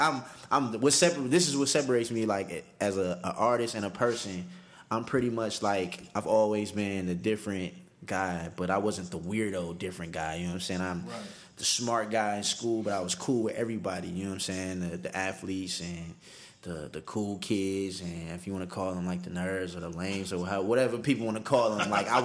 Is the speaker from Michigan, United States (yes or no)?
yes; Detroit, Michigan, United States; I am a young black man. I am 27, and I have never been. I'm from Detroit, the West Side, Plymouth and Greenfield.